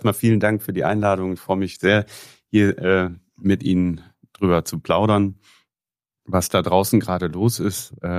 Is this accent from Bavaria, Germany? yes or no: no; Nordhorn, Lower Saxony, Germany; Und ich bin hier in Nordhorn geboren, in 1976 zur Welt gekommen und bin dann irgendwann 2 Wochen vor der Geburt unseres ersten Sohnes, meine Frau kommt auch hier aus der Grafschaft, aus Nordhorn, sind wir wieder zurückgezogen nach Nordhorn, sind also Grafschafter.